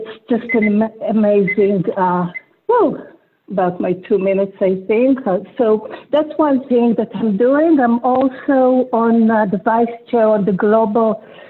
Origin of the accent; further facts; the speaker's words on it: Israel; English is a second language; So I'm from Israel.